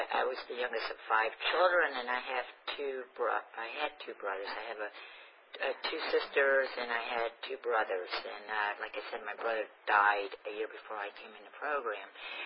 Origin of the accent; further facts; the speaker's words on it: Pennsylvania, United States; also born or lived in New York; I got sober in upstate New York, and I grew up in Pennsylvania on a dairy farm, and it was very isolated and very cold and very lonely at times